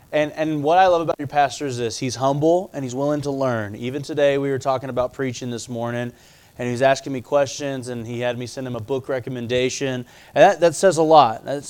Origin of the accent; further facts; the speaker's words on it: Texas, United States; She's from Washington. I'm from Texas.